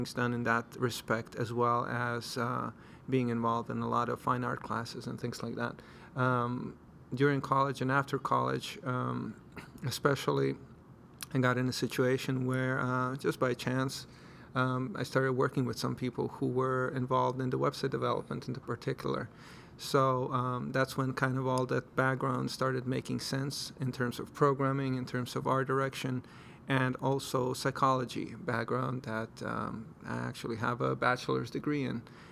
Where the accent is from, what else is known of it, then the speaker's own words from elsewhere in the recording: Croatia; So I was born in Europe, in Croatia, and grew up, I guess, in a little bit of a dual interest childhood